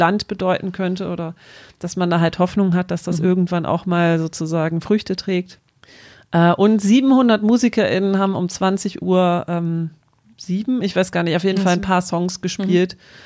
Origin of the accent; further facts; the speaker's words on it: West Germany, Germany; Ich war halt Westdeutsche